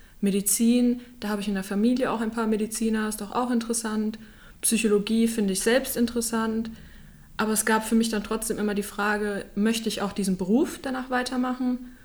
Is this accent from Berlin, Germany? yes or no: no; Hesse, Germany; Und zudem komme ich aus der Nähe von Frankfurt und fand die Skyline schon immer total faszinierend und interessant.